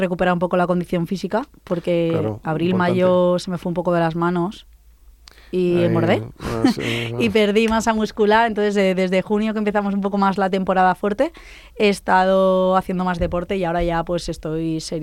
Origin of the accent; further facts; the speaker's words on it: Valencia, Valencian Community, Spain; Pero es verdad que yo siempre me he criado en la playa, soy de Valencia, desde bebé.